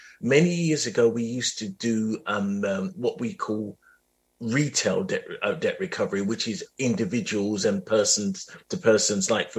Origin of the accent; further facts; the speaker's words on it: Lewisham, London, United Kingdom; but I am from Southeast London and I'm from Lewisham.